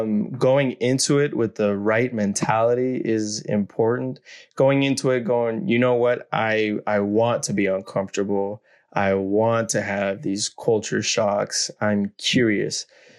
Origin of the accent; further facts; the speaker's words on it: Guatemala; also born or lived in Costa Rica / Mexico / United States; I was born in Costa Rica, raised in Guatemala, Mexico, went to the United States.